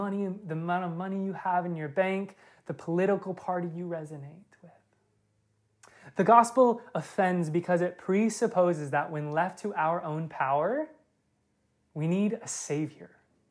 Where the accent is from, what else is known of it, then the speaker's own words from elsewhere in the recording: Kentucky, United States; also born or lived in Indiana; I grew up in the Midwest and South, born in Indiana, a lot of my life in Kentucky.